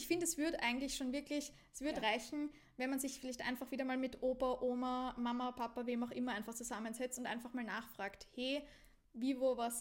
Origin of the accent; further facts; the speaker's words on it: Austria; bei uns in Österreich ist ja zum Beispiel Skifahren halt voll das Thema